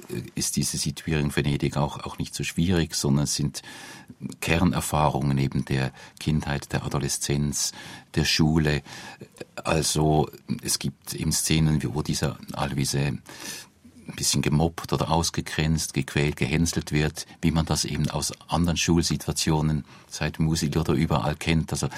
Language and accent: German; Basel, Basel-Stadt, Switzerland; wir sind beide Basler, wollen das ja nicht verleugnen